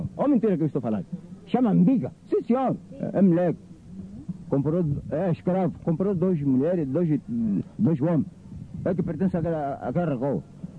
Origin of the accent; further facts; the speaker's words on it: Viana, Luanda, Angola; born there; Eu nasci já na Viana! 5 de maio de 1970 na Viana!